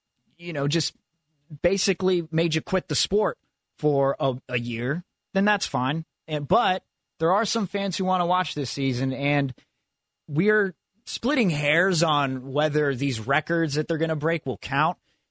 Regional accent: California, United States; growing up in the Bay Area around high school, him being my age, he was super popular among people my grade.

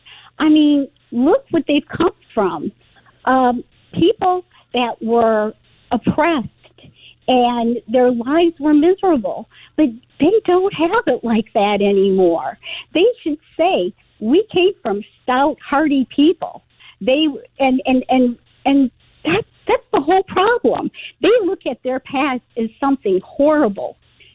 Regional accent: Michigan, United States; I hate to say this. I'm from Michigan originally. So I'm down here because my husband works at the university.

